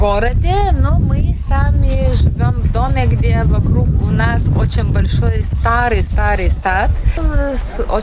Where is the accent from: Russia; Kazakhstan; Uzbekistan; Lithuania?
Lithuania; Kaunas, Kaunas County; Мы приехали из Литвы, из Каунаса.